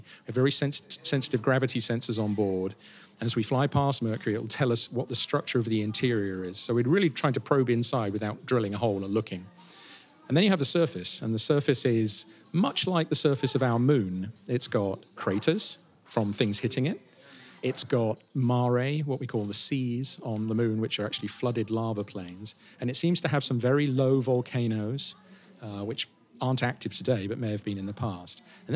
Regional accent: United Kingdom; as a Brit, I say that, but I say that because I see it every day.

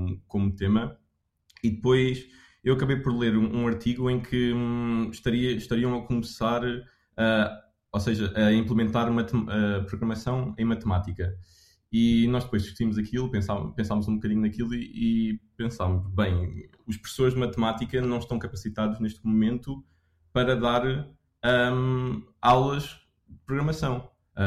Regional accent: Lisbon, Portugal; Eu sou de Lisboa.

